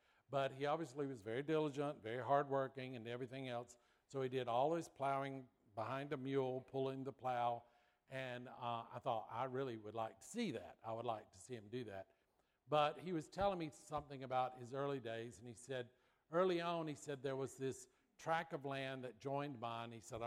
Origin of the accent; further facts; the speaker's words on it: Marietta, United States; I grew up in Marietta. That was pretty rural. We had a farm, but nobody ever said anything about stand hitched.